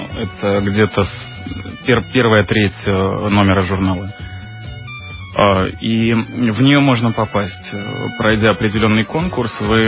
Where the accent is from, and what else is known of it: Angola; born or raised there